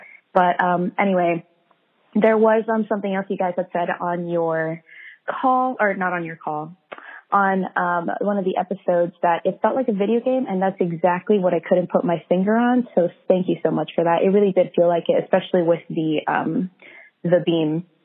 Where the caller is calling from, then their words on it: Miami, Florida, United States; I'm calling you from Miami, Florida.